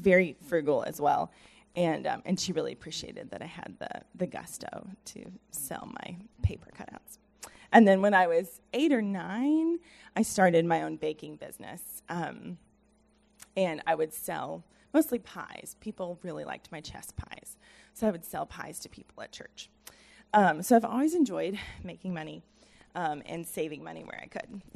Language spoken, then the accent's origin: English; Nashville, Tennessee, United States; I am originally from Nashville, but it's not the Nashville that it is now